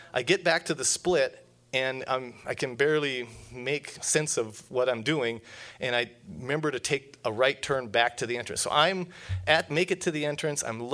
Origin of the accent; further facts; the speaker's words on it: North Dakota, United States; Basically, I'm from North Dakota. Sorry about that. That's one of those things I'm kind of embarrassed about. But I spent about my first 30 years there